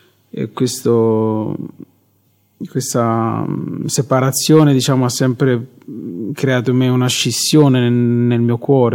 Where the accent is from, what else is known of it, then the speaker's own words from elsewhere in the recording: Rome, Lazio, Italy; ho 29 anni, vengo da Roma